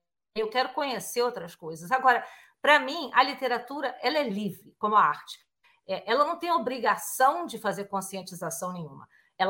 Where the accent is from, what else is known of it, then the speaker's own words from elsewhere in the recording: Niterói, Rio de Janeiro, Brazil; É na região de onde eu venho, Niterói, eu sempre via os urubus.